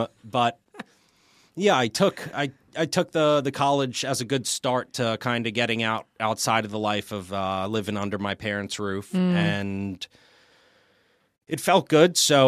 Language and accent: English; Long Island, New York, United States; My days in growing up in Long Island, you know, I'm just surrounded by the secret life of the rich